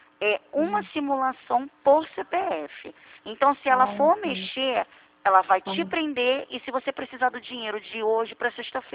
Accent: Rio de Janeiro, Brazil; eu sou do Rio de Janeiro, da Presidente Vargas, do centro do Rio de Janeiro.

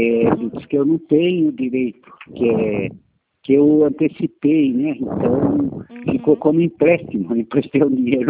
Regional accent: Bragança Paulista, São Paulo, Brazil; eu sou aqui de Bragança Paulista.

